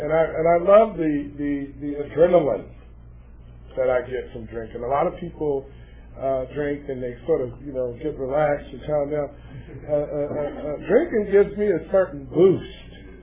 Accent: Los Angeles, California, United States; I remember just living in Watts, and I come from the Jordan Downs housing project. I lived in that community for 14 and a half years

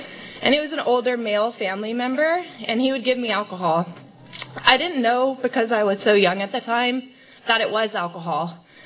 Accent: Three Rivers, United States; I'm from Three Rivers. I was born and raised there.

